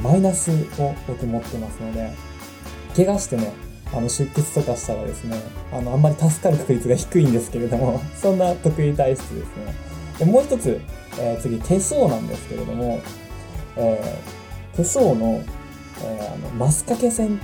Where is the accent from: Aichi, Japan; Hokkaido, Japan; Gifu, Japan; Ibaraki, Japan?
Hokkaido, Japan; 北海道生まれ、北海道育ちの … 北海道住みの24歳の男の子です。